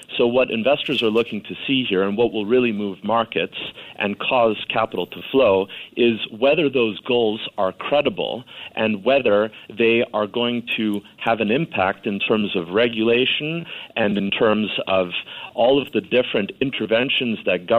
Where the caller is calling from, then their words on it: London, United Kingdom; And I'm dialing in from London, and here in the UK